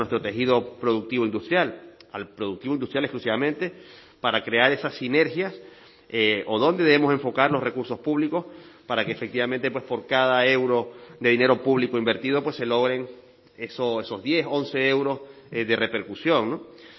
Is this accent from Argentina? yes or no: no; El Hierro, Canary Islands, Spain; Yo provengo de la Isla del Hierro, donde tenemos a Gorona del Viento